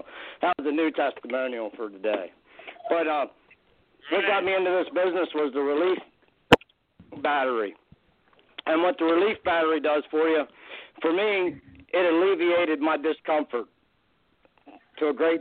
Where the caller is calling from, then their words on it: Dry Run, Pennsylvania, United States; Hi, I'm calling from Dry Run, Pennsylvania.